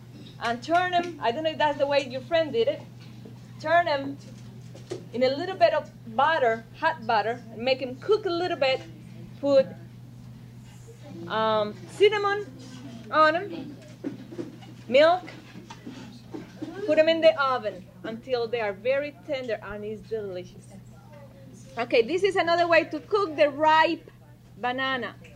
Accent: Medellin, Antioquia, Colombia; In Medellin, a big city.

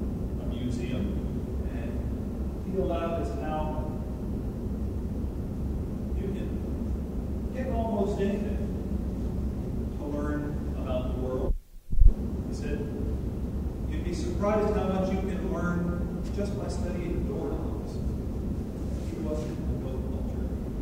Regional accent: Clearwater, Florida, United States; now in White Springs, United States; Well, these days I'm from White Springs, Live Oak, but I grew up down in Clearwater, Pinellas County area, and so Florida is my stomping ground.

